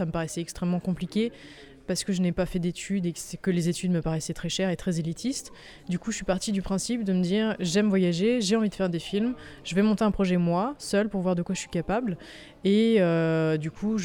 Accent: Chamonix, Auvergne-Rhône-Alpes, France; On est originaire de Chamonix, en fait, on était conscient qu'il y a un changement climatique en marche.

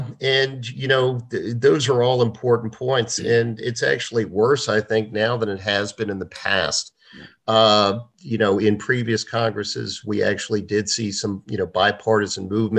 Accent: Baltimore, Maryland, United States; I'm from Baltimore, Maryland.

